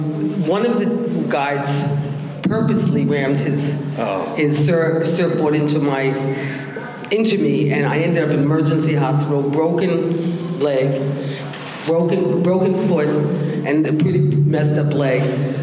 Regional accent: New York, United States; we were raised in the Bronx

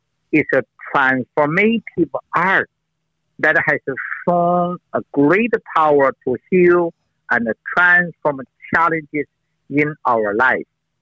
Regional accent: China; English is a second language; I came from China. I study modern medicine as MD and a traditional Chinese medicine as a doctor of acupuncturist.

